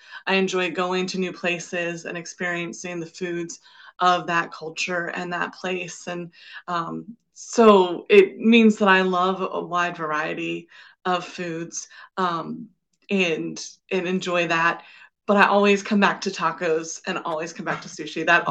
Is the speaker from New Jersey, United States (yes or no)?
no; Virginia, United States; I think part of that is just growing up in Virginia. We just have such a rich history here of our country.